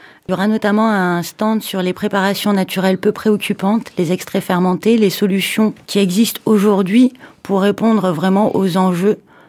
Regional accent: Nouvelle-Aquitaine, France; je viens de Dordogne.

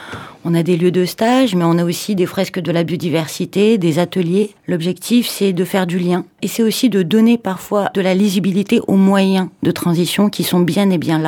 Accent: Nouvelle-Aquitaine, France; je viens de Dordogne.

